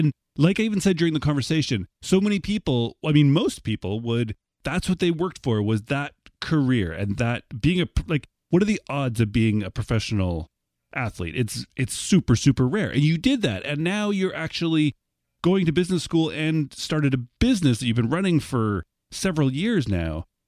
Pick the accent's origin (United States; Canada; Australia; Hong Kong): Canada; I'm a Canadian